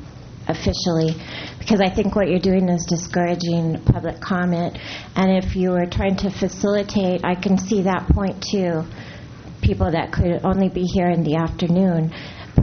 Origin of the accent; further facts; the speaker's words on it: Morro Bay, California, United States; I'm from Morro Bay.